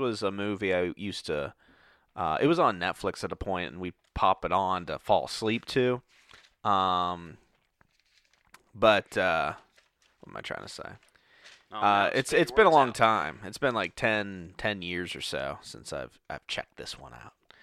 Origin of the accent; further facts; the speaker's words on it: Pittsburgh, Pennsylvania, United States; I'm from Pittsburgh.